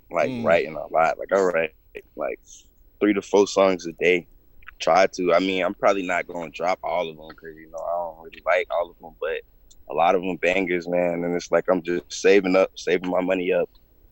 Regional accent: Clearwater, Florida, United States; No, sir. I'm from Clearwater, Florida.

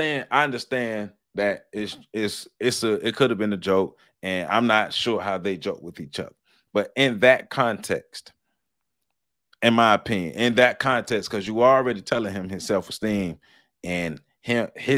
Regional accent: the South, United States; I'm from the South, and I was taught to be courteous, to be a gentleman, to be all these things.

